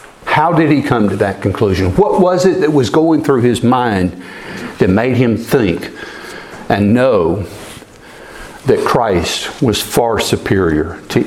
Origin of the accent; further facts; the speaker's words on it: Fairfax, Alabama, United States; We would start to see, this is why I was raised in Fairfax, Alabama. This is why I moved among textile workers.